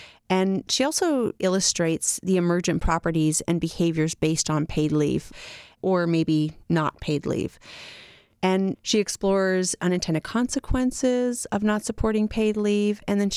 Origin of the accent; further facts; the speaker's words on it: Canada; now in United States; Blows me away, Haley, coming from Canada and what my home country has to offer for paid leave.